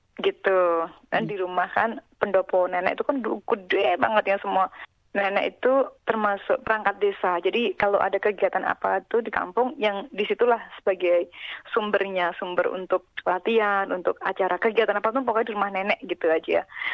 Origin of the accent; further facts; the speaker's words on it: Ngawi, East Java, Indonesia; Kauman Widodaren Ngawi, Jawa Timur. Di sana itu memang tari sudah identik dengan budayanya kita. Apalagi saya dari keluarga seni.